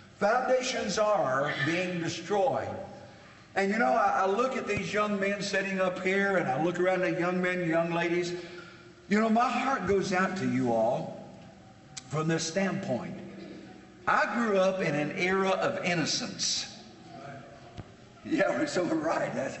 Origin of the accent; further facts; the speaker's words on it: Indiana, United States; It reminds me of a little boy growing up in Indiana sitting under the shade tree on a hot day and just kind of enjoying nature.